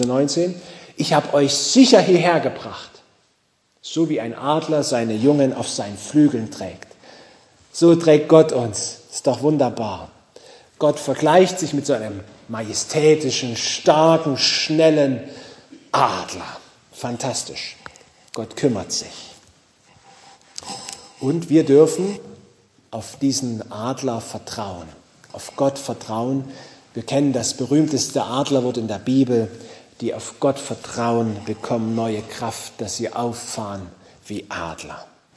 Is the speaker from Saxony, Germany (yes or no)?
yes; Großröhrsdorf, Saxony, Germany; dass in Großrohrsdorf, wo ich herkomme, gar nicht so viele Vögel gibt wie hier